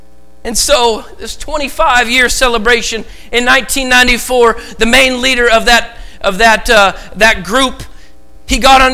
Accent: Oregon, United States; I'm thankful to be raised in, I was raised in Oregon with a family that had zero prejudice in their heart.

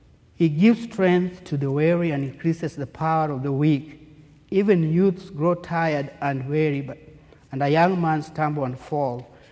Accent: Kenya; moved away; since I came from Kenya, I had a long break

